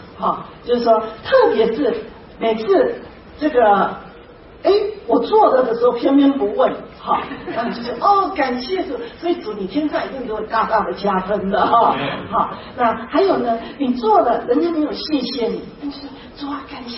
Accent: China; 有时候我们中国人被人称赞的时候常常也很别扭

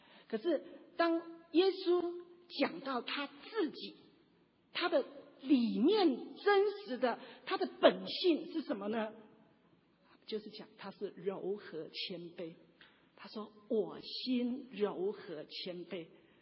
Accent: China; now in United States; 我们在美国怎么生存啊？这个在美国生存都是要推荐自己，我最行。好，他们跟我们中国人是不一样的哈

